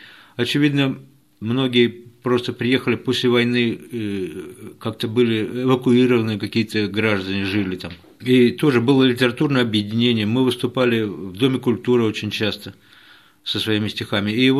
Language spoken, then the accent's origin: Russian; Kaluga Oblast, Russia; born there; Нет, я родился в Калужской области.